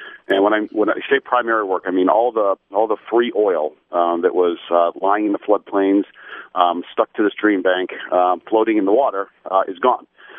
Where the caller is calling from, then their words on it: Ohio, United States; I'm actually calling from Ohio today. This is my first week back home for a week here.